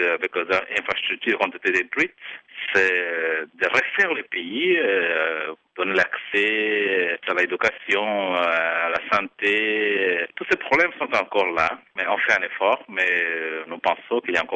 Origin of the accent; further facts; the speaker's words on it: Angola; c'est la fête pour tout le peuple et c'est chez nous en Angola.